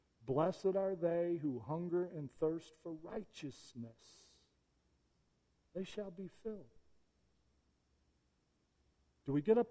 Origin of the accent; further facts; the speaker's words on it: Flint, Michigan, United States; I'm a Motown fan. I come by it honestly. I grew up in Flint, Michigan.